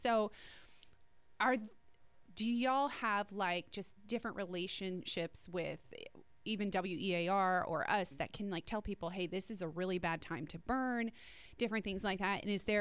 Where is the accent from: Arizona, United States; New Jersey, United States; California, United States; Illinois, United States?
New Jersey, United States; I'm from New Jersey.